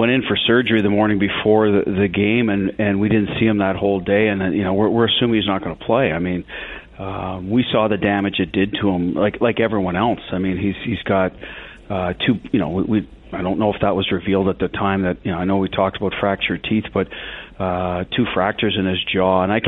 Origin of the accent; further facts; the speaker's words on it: Ottawa, Ontario, Canada; I grew up in Ottawa. I had a paper route, so I started collecting around 8, 9 years old